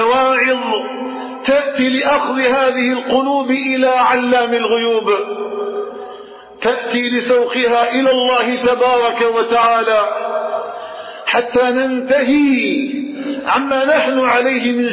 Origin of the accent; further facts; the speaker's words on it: Algeria; اللهم اجعل بلدنا الجزائر آمنا مطمئنا وسائر بلاد